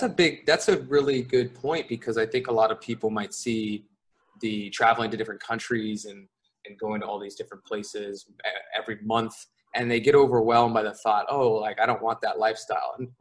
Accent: California, United States; now in Mexico; I am an American. I'm from California, but I live in Mexico. I've lived in Mexico for most of the past year and a half or so, but over the past 2 years, I've lived in about 15 different countries.

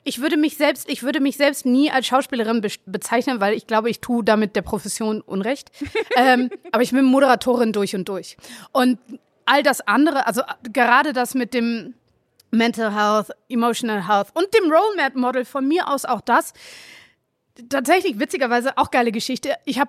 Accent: Hamburg, Germany; Ja, auch, Hamburger Dirn. Ich bin genauso in Deutschland geboren und aufgewachsen wie du.

